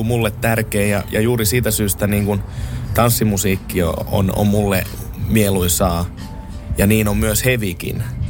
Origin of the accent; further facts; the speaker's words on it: Kokkola, Central Ostrobothnia, Finland; Mä oon Kokkolasta kotoisin ja Pookihan on aina kuulunut Kokkolaan.